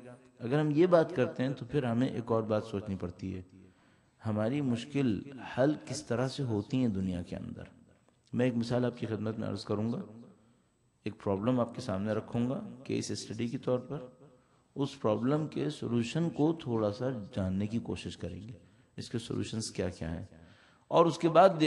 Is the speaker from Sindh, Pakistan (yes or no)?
yes; Karachi, Sindh, Pakistan; چونکہ میں پاکستان سے آیا ہوں, کراچی سے آیا ہوں